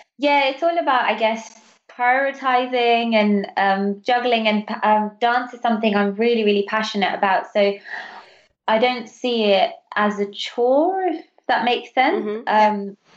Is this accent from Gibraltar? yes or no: yes; Gibraltar; growing up in Gibraltar, I've always, like I said, had an interest in Indian dancing